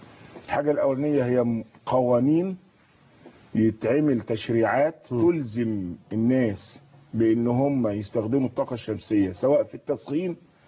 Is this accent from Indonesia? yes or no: no; Egypt; احنا عندنا في مصر حوالي 24,000 ميجا وات.